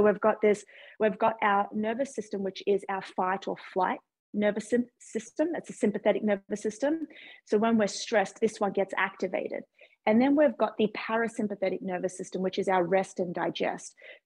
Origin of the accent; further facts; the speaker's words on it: Australia; we're both from Australia.